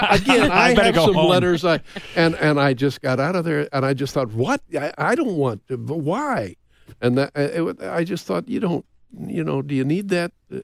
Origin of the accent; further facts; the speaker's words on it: Indiana, United States; And so I'm the dope from Indiana, and I take another hit